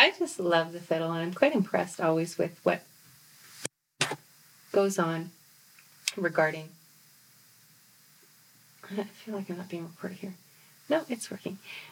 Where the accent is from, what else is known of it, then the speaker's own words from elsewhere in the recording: Wetaskiwin, Alberta, Canada; my hometown, Wetaskiwin, Alberta, where there's only 12,500 inhabitants